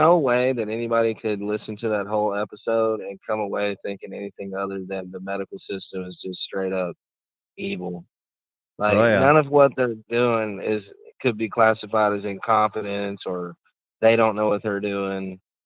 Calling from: Arkansas, United States; I'm calling from Arkansas.

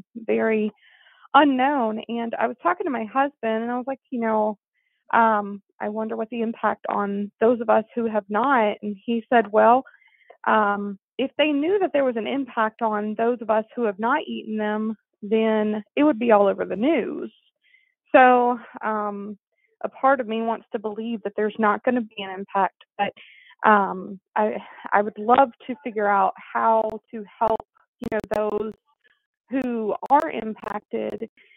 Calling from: Tennessee, United States; in Tennessee.

